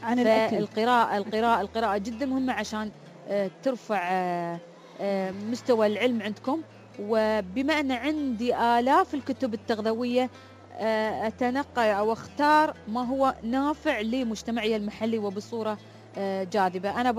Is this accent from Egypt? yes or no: no; United Arab Emirates; أفتخر كإماراتية متخصصة